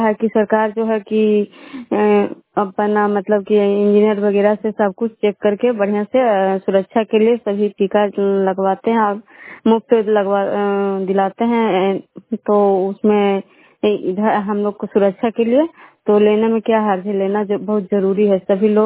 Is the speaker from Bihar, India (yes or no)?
yes; Vishnupur, Bihar, India; मैं विष्णुपुर ग्राम खैरा पंचायत नालंदा जिला नगरनौसा प्रखंड के निवासी हूँ।